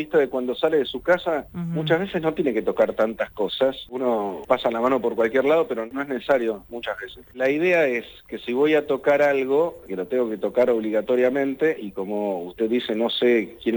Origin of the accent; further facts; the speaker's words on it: Argentina; Los argentinos, como buenos latinos, usamos mucho las manos para expresarnos